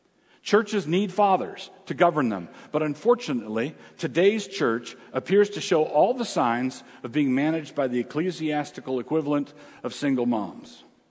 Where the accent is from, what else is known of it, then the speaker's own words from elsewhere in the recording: Annapolis, Maryland, United States; I grew up in Annapolis, Maryland, and my folks were friends with Corrie ten Boom, and they brought her one time to Annapolis to speak.